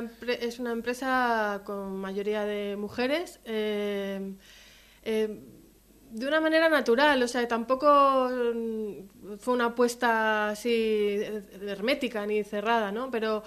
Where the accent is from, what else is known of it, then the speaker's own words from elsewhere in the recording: Madrid, Community of Madrid, Spain; now in Lugo, Spain; me crié en Madrid, pero siempre he ido con el título de gallega por el mundo.